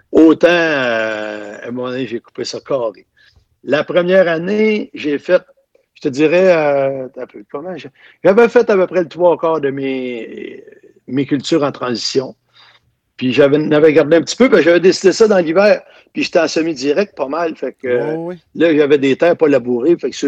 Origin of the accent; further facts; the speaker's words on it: Saint-Barthélemy, Quebec, Canada; Moi, j'ai une personne dans mon coin de pays, là, à Saint-Barthélemy.